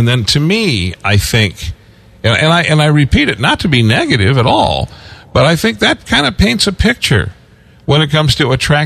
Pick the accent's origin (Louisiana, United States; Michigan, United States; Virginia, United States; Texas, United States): Michigan, United States; Detroit; hey, I'm originally from Detroit. Do I qualify?